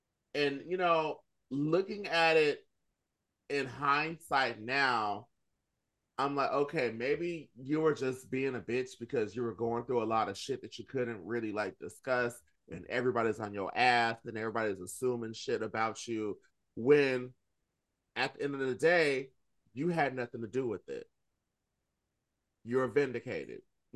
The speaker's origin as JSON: {"language": "English", "country": "Philippines", "said": "Girl, I'm Filipino."}